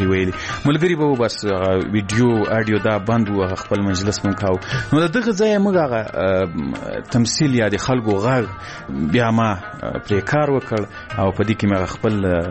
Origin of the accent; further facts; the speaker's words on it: Ghazni, Afghanistan; ځکه زه له غزني څخه یو دوه درې کسان وو